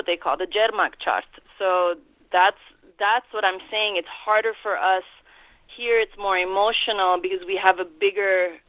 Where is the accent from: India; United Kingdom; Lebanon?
Lebanon; But, I mean, it's funny because, you know, we're both from Lebanon, and in Lebanon, people speak Arabic, too.